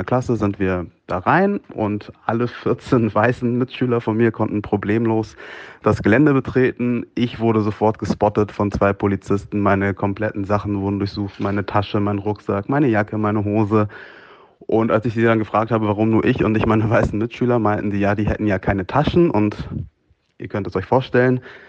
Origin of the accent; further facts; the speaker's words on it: Hamburg, Germany; ich bin 32 Jahre alt, in Hamburg geboren und aufgewachsen.